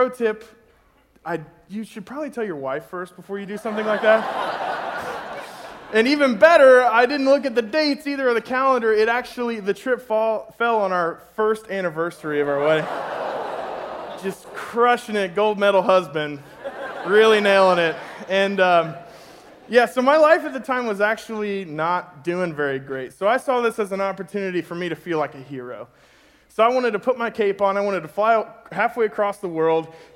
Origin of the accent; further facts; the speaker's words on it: Kentucky, United States; And I'm from Kentucky, so I'm thinking, yeah, no problem